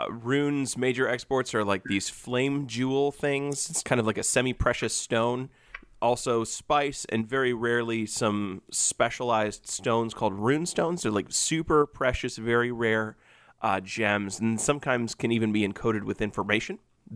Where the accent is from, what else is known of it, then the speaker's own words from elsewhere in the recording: Ohio, United States; I'm from Northwest Ohio